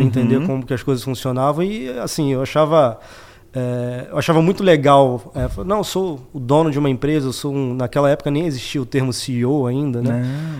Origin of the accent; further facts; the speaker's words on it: Rio de Janeiro, Brazil; É, cresci em Guadalupe, né? Basicamente, a maior parte da minha vida, todos os meus amigos, memória de infância, todas lá.